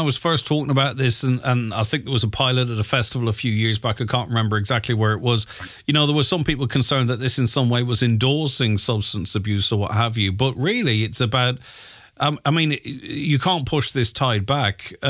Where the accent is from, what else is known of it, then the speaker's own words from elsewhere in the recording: Ulster, Ireland; we're from Donegal. We travel all over the place to attend events.